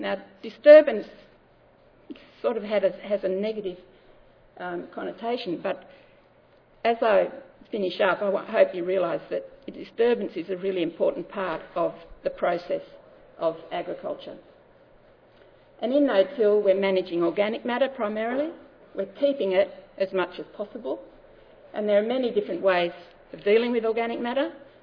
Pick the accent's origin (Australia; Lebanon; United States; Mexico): Australia; Western Australia; So I come from Australia, in the western part of Australia, and no-till is everything.